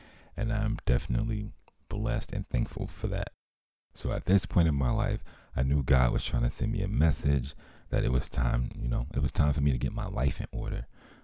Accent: Northeast, United States; And, you know, I grew up in the Northeast. So it was, you know, winter times were just something that I just did not like.

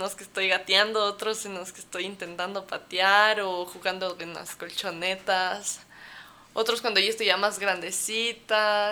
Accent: Ecuador; soy de Ecuador.

